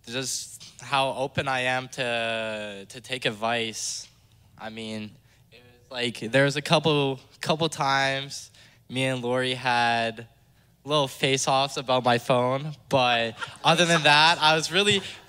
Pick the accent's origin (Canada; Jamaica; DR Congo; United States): Canada; these kids know we came all the way from Canada just to tell them God loves you.